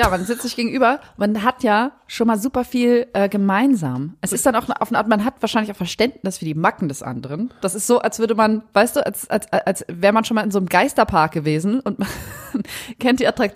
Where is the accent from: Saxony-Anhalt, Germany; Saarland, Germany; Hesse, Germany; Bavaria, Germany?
Saarland, Germany; Ich komme aus dem Saarland.